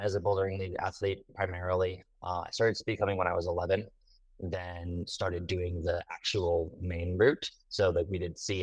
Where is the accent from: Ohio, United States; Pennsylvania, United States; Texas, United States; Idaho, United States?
Texas, United States; Dallas; So I grew up in Dallas. There is no mountains around me. It's like the probably the flattest place in the world.